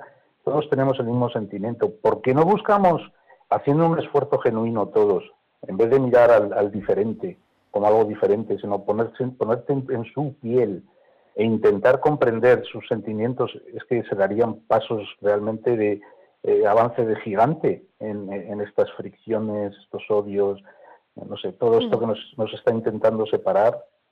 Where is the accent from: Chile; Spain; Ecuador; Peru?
Spain; Madrid, Community of Madrid; Yo recuerdo mi época de la infancia en Madrid, me crié en Madrid, un Madrid vecinal, de puertas abiertas, en fin, de confianza.